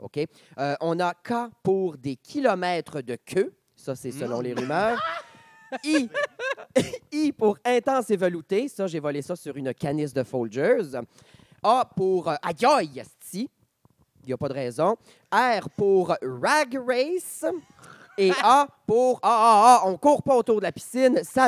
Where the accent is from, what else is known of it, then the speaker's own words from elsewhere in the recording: Grenoble, Auvergne-Rhône-Alpes, France; de Grenoble. Bienvenue à notre quatrième épisode.